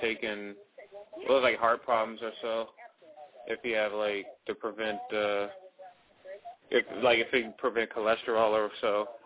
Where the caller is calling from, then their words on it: Silver Spring, Maryland, United States; from Silver Spring, Maryland.